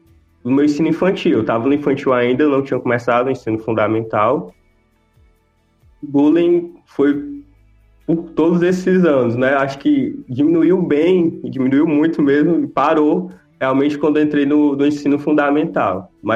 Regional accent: Pires Ferreira, Ceará, Brazil; also born or lived in Ipu; Não, eu nasci em Ipu, mas me criei e atualmente eu moro em Pires Ferreira.

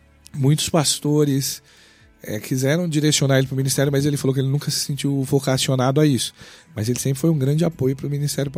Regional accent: Osasco, São Paulo, Brazil; E eu cresci em Osasco, que era uma cidade bem grande, fica na região metropolitana de São Paulo. Na verdade, era um bairro da cidade de São Paulo. E aí, num bairro bem de periferia, né?

